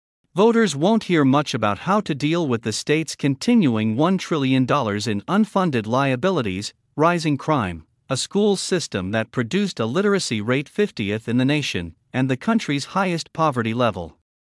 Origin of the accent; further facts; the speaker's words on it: Michigan, United States; was popular in the Michigan of my youth. By contrast, I remember Governor Jerry Brown was derided in my home state as a flake